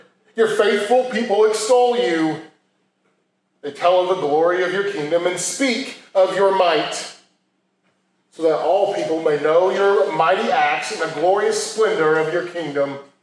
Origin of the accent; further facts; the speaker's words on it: United States; But growing up in America, you've heard the term pulling yourself up by the bootstraps.